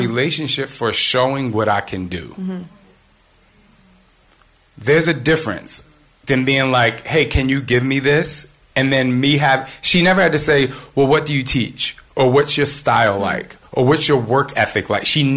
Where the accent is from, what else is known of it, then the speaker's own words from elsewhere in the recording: New Jersey, United States; I'm from Jersey.